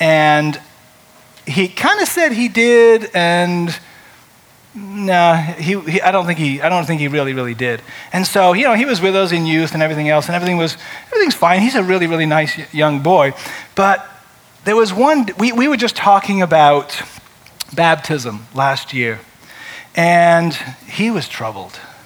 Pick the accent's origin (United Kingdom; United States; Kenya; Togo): United Kingdom; England; born there; moved away; I was born in England, for those of you who don't know. So I left England in 1974